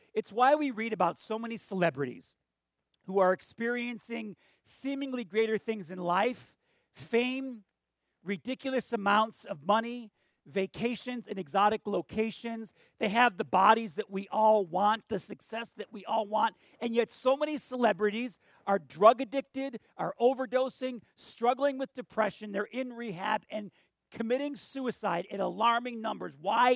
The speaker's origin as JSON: {"language": "English", "town": "Buffalo", "region": "New York", "country": "United States", "tie": "born or raised there", "also_born_or_lived": "Missouri", "said": "Like, so my family, we grew up in Western New York, in Buffalo. But I went to college in Missouri, which, for me, that was the South."}